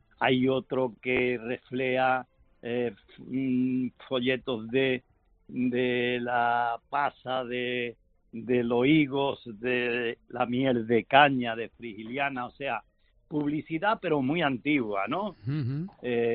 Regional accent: Moclinejo, Andalusia, Spain; Es la pedanía donde yo nací. Yo soy de Moclinejo, de la pedanía del Bardés, donde nací.

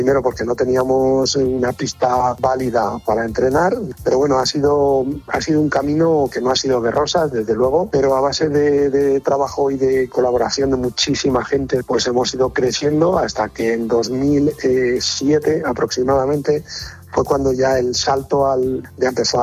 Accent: Nava de la Asunción, Castile and León, Spain; Bueno, yo soy de Nava de la Asunción, nacido, vivo allí.

